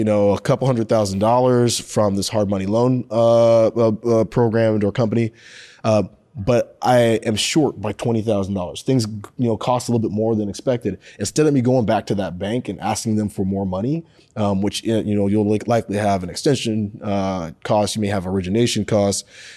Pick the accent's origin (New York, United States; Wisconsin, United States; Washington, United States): Washington, United States; Seattle; even though I was from the Seattle area, Seattle had changed so much since I lived there.